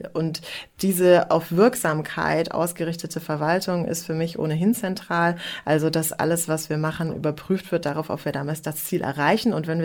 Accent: Göttingen, Lower Saxony, Germany; ich bin in Göttingen aufgewachsen und erinnere mich noch

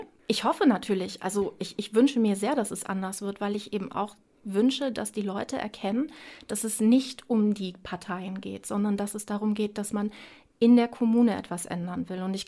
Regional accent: Bad Lauterberg, Lower Saxony, Germany; also born or lived in Northeim / Barbis; ich bin in Lauterberg geboren, ich bin in Northeim geboren und am ersten Tag nach Osterhagen gekommen und habe dann in Barbis gewohnt und dann in Lauterberg. Das heißt, ich kenne zwei der drei Orte als meinen Lebensmittelpunkt.

